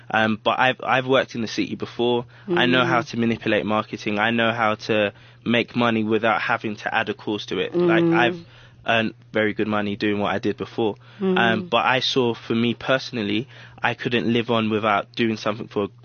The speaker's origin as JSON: {"language": "English", "region": "London", "country": "United Kingdom", "tie": "born or raised there", "said": "I'm born and bred in South London, actually, of Ghanaian descent. So both of my parents are from Ghana and West Africa."}